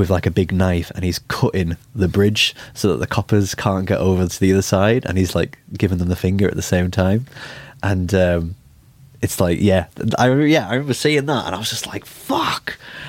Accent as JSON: {"language": "English", "region": "North West England", "country": "United Kingdom", "tie": "born or raised there", "said": "I grew up in West Cumbria, so like there wasn't a massive punk scene"}